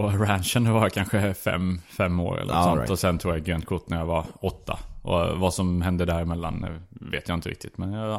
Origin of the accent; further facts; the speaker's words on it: Växjö, Kronoberg County, Sweden; Jag var givetvis en hel del hemma i Växjö. Var på Öland en del.